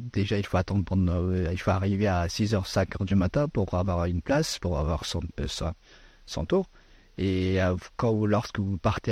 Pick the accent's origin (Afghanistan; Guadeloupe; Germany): Afghanistan; first language Persian; French is a second language; now in France; de mon pays d'origine, de l'Afghanistan